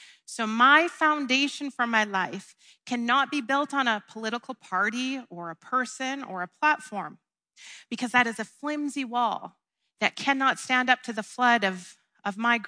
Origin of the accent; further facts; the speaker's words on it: United States; moved away; You guys know that I'm from the States